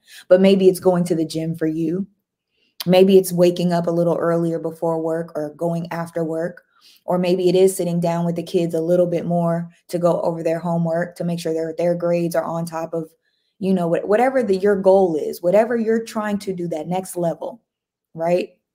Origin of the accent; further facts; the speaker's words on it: United States; Like, I don't remember growing up in America and watching other countries like, oh, wow, look, they're innovative.